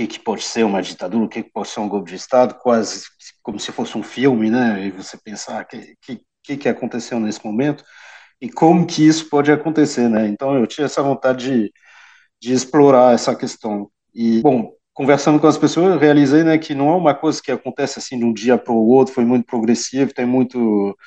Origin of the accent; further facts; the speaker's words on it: France; Portuguese is a second language; eu sou franco-brasileiro, né? Minha mãe é brasileira, mas eu nasci na França, sempre cresci na França, tudo isso, mas ia para o Brasil regularmente, nas férias, todo ano, tudo isso, quando eu era criança